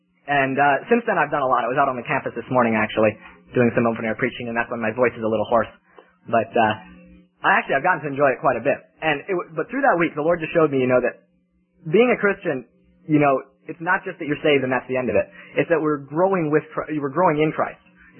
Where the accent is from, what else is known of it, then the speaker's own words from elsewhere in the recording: Green Bay, Wisconsin, United States; I'm from Green Bay, Wisconsin, and it's a long ways down to Tuscaloosa, Alabama.